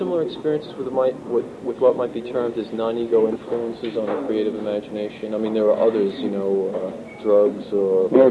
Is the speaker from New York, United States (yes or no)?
yes; New York City, New York, United States; New York's my hometown.